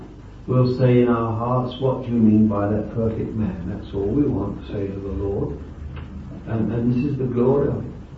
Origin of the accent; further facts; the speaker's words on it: England, United Kingdom; We're so English, we don't like emotion and all sorts of things.